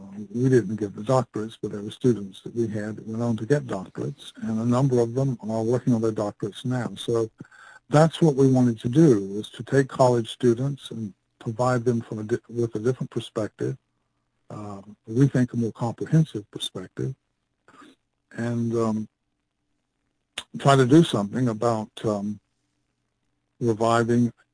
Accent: the South, United States; Well, yes. I was raised in the South, but I'm not a historian

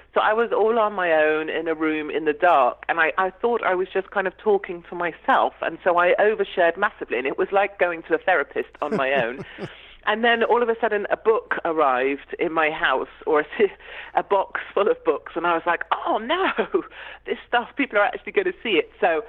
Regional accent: United Kingdom; I'm a Brit

